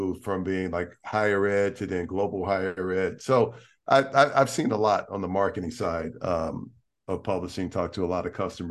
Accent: Atlanta, Georgia, United States; because I'm from Atlanta originally also.

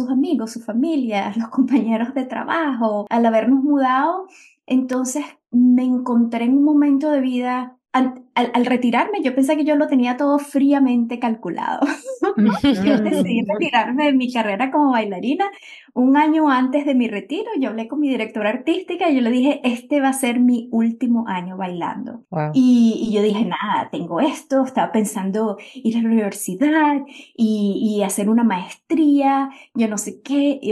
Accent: Venezuela; moved away; soy venezolana y ya llevo, 21 años fuera de mi país

